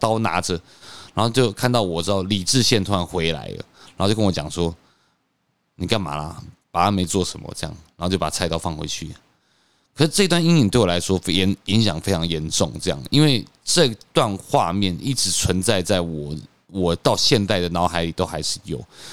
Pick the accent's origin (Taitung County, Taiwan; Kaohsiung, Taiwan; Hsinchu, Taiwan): Hsinchu, Taiwan; 从小时候我们在新竹长大